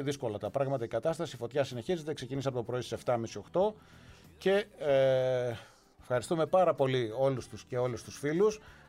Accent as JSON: {"language": "Greek", "region": "Peloponnese", "country": "Greece", "said": "Επειδή εγώ είμαι μανιάτης, η τελευταία κουβέντα είναι δική μου."}